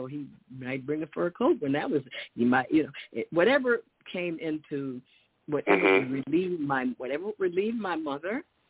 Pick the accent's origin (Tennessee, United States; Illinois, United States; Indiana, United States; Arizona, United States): Illinois, United States; Chicago; If she was going to sacrifice, he would go, and he would go in from Chicago. I'm from Chicago.